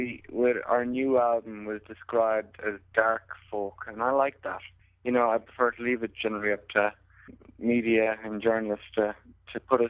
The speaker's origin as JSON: {"language": "English", "town": "Ballinrobe", "region": "County Mayo", "country": "Ireland", "said": "Actually, I'm from Ballinrobe in County Mayo, but Mick is from Castleknock in Dublin."}